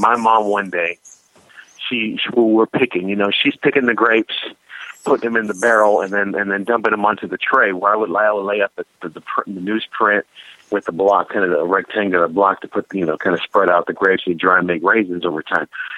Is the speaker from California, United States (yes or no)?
yes; Fresno, California, United States; I'm from Fresno, California, the Central Valley, the agricultural capital of the state